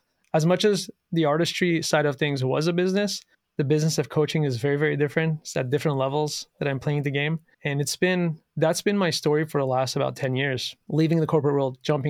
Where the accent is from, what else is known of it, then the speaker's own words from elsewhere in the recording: Canada; born there; I was born in Canada